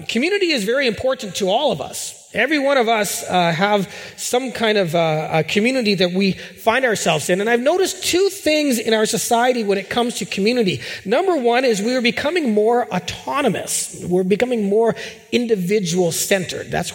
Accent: West Kelowna, British Columbia, Canada; I am a Canadian. I am a British Columbian. I'm a West Kelownaite or a West Bankite, depending on which side of the line you are on. I am a Norwegian. I am a Christian. I am an Emmanuelite.

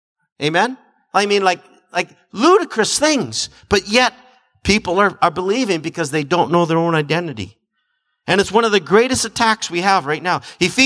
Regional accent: Canada; I don't have any identity showing that I'm a Canadian.

